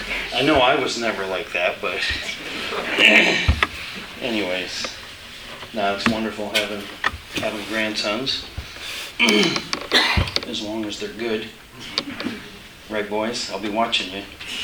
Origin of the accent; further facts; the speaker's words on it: Canada; When I was growing up in Canada, at the age of eight years old